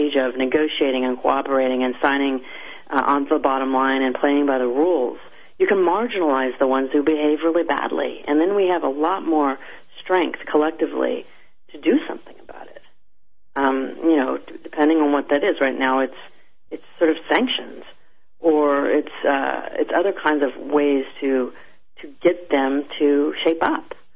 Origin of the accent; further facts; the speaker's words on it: New Mexico, United States; I'm from New Mexico too, so I'm from a state that's dependent on the Cold War, on these nuclear weapons complexes.